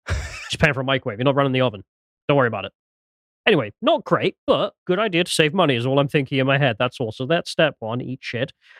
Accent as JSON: {"language": "English", "country": "United Kingdom", "said": "And I'm listening to this as a British guy just being like, oh, God, sounds like hell being that kind of debt."}